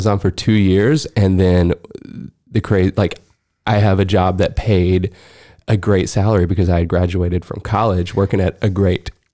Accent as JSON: {"language": "English", "region": "Alabama", "country": "United States", "tie": "born or raised there", "said": "obviously I'm from Alabama. Me and Laura both grew up and we met in high school, and I went to college in Alabama"}